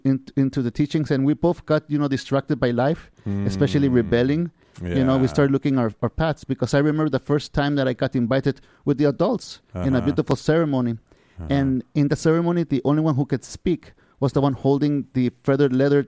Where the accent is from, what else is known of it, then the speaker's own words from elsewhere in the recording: Tijuana, Baja California, Mexico; also born or lived in Mexico City; now in San Diego, United States; I was born in Mexico City.